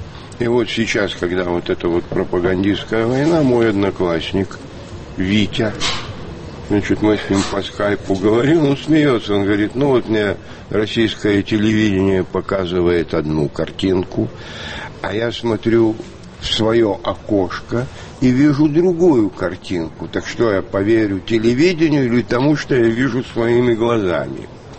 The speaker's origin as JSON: {"language": "Russian", "country": "Ukraine", "said": "Ну, конечно, я же украинец. Угу. Это русскоязычный город. Я учился в очень русскоязычном вузе, то есть на физфаке университета"}